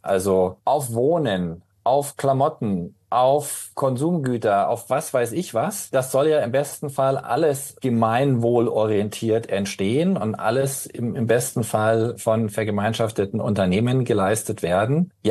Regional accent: Munich, Bavaria, Germany; Ich bin aufgewachsen in München-Neuperlach.

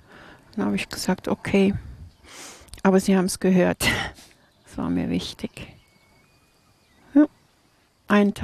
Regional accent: Krefeld, North Rhine-Westphalia, Germany; now in Thun, Switzerland; Nordrhein-Westfalen.

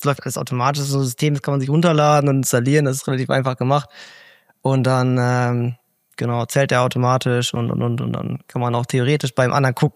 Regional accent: Spenge, North Rhine-Westphalia, Germany; Ich komme ja aus Spenge, das ist ja ein Stück hier hin, das sind da ungefähr 60 Kilometer hier hin.

